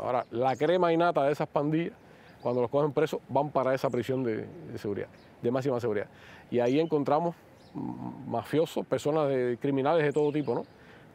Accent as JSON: {"language": "Spanish", "country": "Cuba", "said": "yo soy cubano y yo soy cubano de Cuba"}